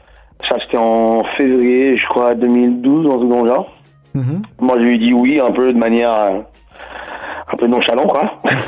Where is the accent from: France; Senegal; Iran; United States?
United States; je suis américain à la base.